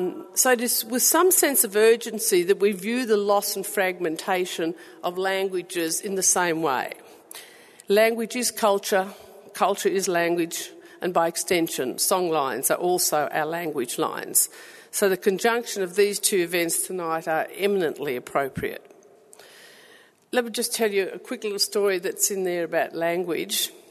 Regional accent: Victoria, Australia; I was born and raised in Gippsland to an Irish father, an Aboriginal mother, and I'm a member of the Kulin Nation with strong Wiradjuri and Goombanga ties, clan connections

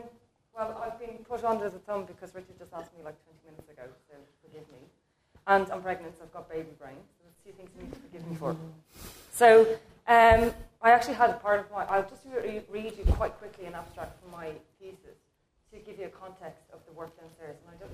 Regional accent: Ireland; now in Australia; The realisation that to understand oneself as Irish in Australia, it is necessary to reflect on my place of origin and probe what it means to be an Irish artist in Australia.

